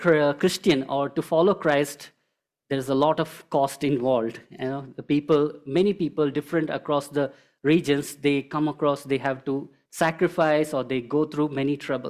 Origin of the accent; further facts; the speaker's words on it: Goa, India; now in United States; So, and we are from Goa in India. That's where we are from. And we moved to the US 11 months ago.